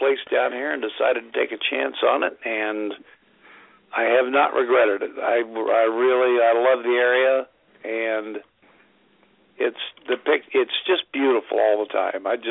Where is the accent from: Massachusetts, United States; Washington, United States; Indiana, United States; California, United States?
Indiana, United States; now in Tennessee, United States; Well, my family's from Southwest Virginia, but I grew up in Indiana, and I still have a home there